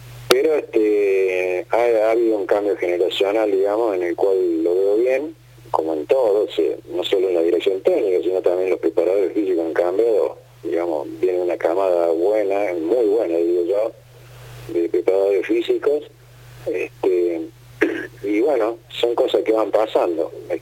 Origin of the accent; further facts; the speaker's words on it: Córdoba, Argentina; porque soy cordobés